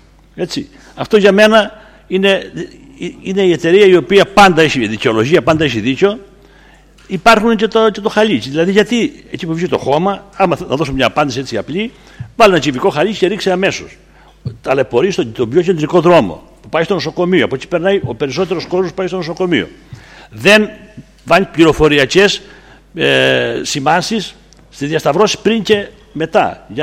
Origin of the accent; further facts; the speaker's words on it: Zakros, Crete, Greece; Στο χωριό μου στη Ζάκρο διαμαρτύρονται οι κάτοικοι